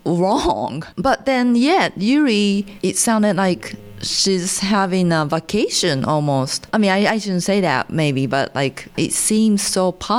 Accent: Japan; That is so American because growing up in Japan, we have bone dance, but not dance, like boys and girls.

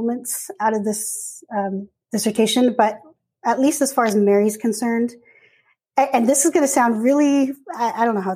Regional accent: Philippines; I'm Filipino, but I grew up Protestant

